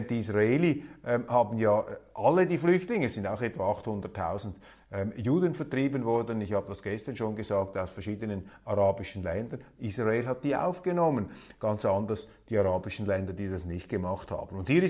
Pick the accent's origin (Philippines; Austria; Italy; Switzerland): Switzerland; von denen wir als Schweizer naturgemäß nicht alles verstehen können